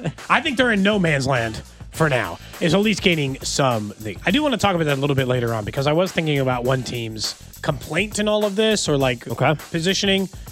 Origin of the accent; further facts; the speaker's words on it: Kansas City, United States; Because I'm from Kansas City, I like when the other smaller teams get a chance to do that.